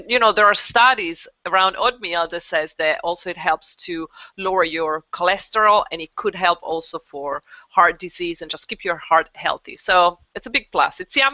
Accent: Italy; English is a second language; I was born and raised in Italy.

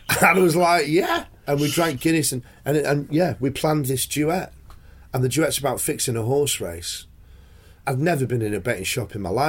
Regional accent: Bury, North West England, United Kingdom; I'm from Bury, which is 6-7 miles north of Manchester.

